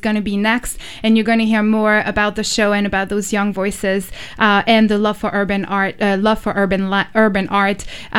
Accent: France; English is a second language; now in United States; I was born and raised in France and only moved to the U.S. because of hip-hop.

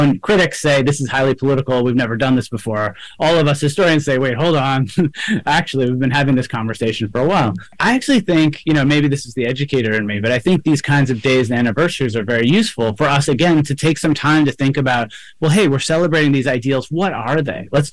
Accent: New York City, New York, United States; I think because I grew up in New York City, the fireworks are this huge spectacle

